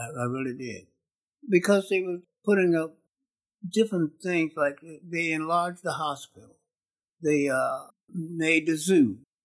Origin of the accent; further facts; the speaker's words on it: Akron, Ohio, United States; I said, I'm from Akron, Ohio.